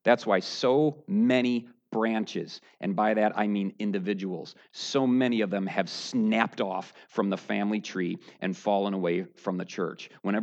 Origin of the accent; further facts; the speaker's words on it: United States; America, and I speak of America because I'm American and I'm most familiar with my own culture